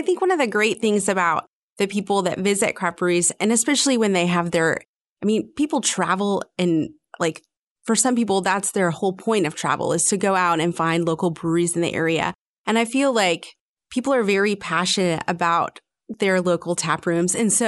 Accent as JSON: {"language": "English", "region": "Arkansas", "country": "United States", "also_born_or_lived": "Colorado / Illinois / Washington / Virginia", "said": "we had lived in so many places at that point, Colorado and, you know, Illinois, Washington, Virginia. I'm from Arkansas, Andy's from Iowa."}